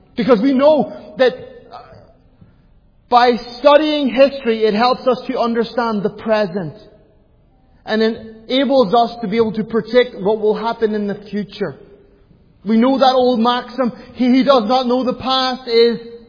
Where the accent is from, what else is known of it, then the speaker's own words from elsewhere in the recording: Ireland; I'm a fundamentalist. I'm an Irishman.